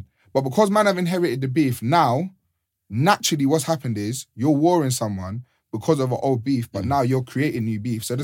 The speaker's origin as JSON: {"language": "English", "town": "Lewisham", "region": "London", "country": "United Kingdom", "tie": "born or raised there", "said": "But if I grew up in Lewisham, I grew up in a block here, I can still go round the corner"}